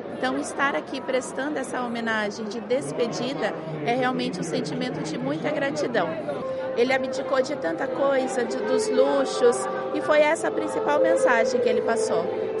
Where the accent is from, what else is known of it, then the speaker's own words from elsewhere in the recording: Curitiba, Paraná, Brazil; eu falo sou de Curitiba.